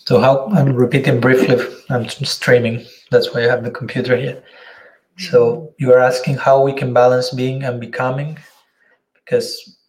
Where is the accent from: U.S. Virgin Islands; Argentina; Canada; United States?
Argentina; first language Spanish; English is a second language; I'm from Argentina, as you know, so my native language is native tongue, is Spanish.